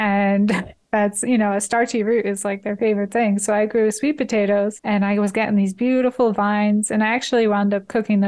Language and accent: English; New Jersey, United States; which I learned my first season because I came from New Jersey and I was like, oh, it's summertime.